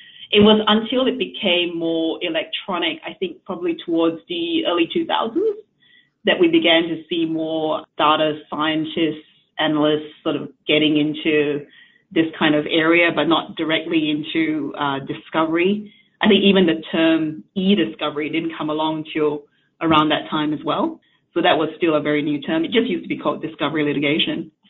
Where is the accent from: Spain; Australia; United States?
Australia; also born or lived in Singapore; Okay, so I moved from Singapore, which is a busy Asian city, to a country town in rural Australia in late 80s.